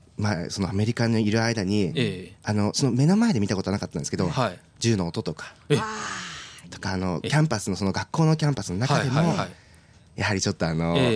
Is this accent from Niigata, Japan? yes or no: yes; Joetsu, Niigata, Japan; まず日本、僕は日本出身です、から始まって、日本のどこ、新潟、でそこから上越、で上越ってどこって言って、まあ、米が美味しくてお酒が美味しくて、魚が美味しいところだよ